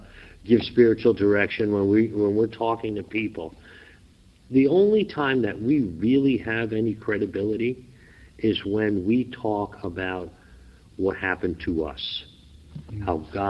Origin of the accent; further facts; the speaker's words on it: Newark, New Jersey, United States; You know, I grew up in Newark, New Jersey. And every now and then my wife will say, ooh, that Newark, New Jersey boy is coming out of you, right?